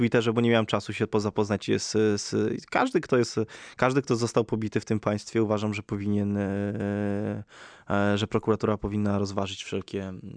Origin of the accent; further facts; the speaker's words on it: Warsaw, Masovian Voivodeship, Poland; Ale ja powiem panu, teraz odbiję, jako warszawiak.